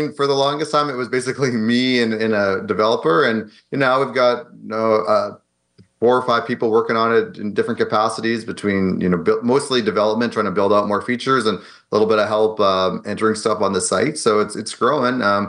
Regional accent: Edmonton, Alberta, Canada; now in California, United States; Well, I'm from Edmonton. So definitely, okay. You know, started skating at three, like you kind of have to when you live there. I was a huge hockey fan. Obviously grew up watching the Oilers. I live in California now.

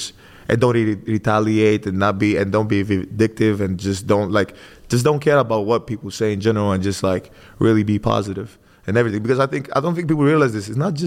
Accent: Greece; born and raised in Greece, from my mom and dad are African and Nigerian, and born in that kind of home

